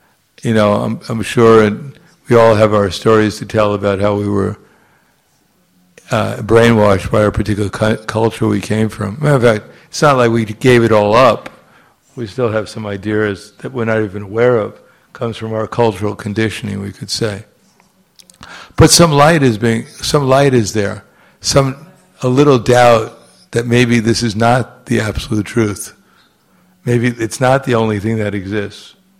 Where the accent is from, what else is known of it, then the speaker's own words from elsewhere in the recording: United States; I was brought up in America, and with everything that entails, especially wherever I came from.